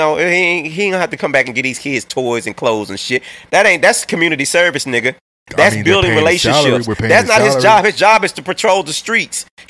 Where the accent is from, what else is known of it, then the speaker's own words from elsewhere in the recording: Arkansas, United States; I'm from Arkansas originally.